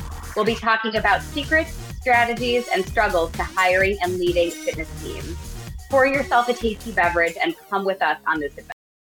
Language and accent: English; Chicago, Illinois, United States; I'm originally from Chicago